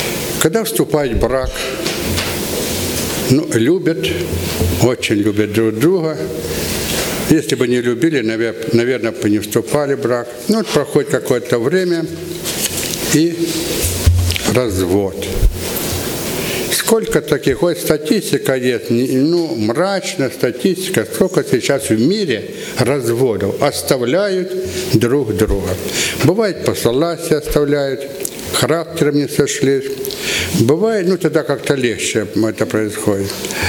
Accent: Luhansk, Luhansk Oblast, Ukraine; now in Krymsk, Russia; Сам я с Украины, с Луганска. Ну, сейчас нахожусь пока в Крымске у дочери.

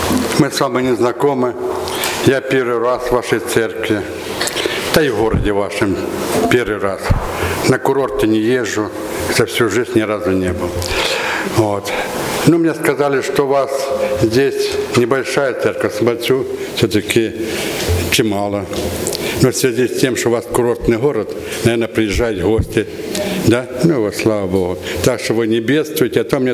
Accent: Luhansk, Luhansk Oblast, Ukraine; now in Krymsk, Russia; Сам я с Украины, с Луганска. Ну, сейчас нахожусь пока в Крымске у дочери.

